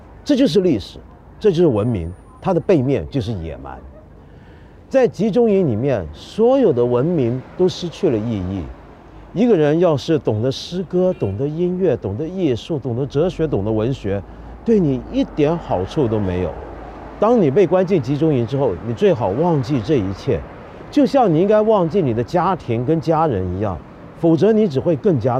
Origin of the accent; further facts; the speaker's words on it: China; 我们中国人不是常爱讲这句话吗？